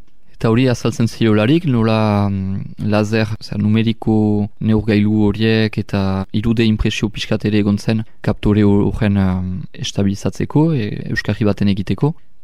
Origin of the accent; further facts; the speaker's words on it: Hasparren, Nouvelle-Aquitaine, France; aspandara sortzez eta beti hemen bizi.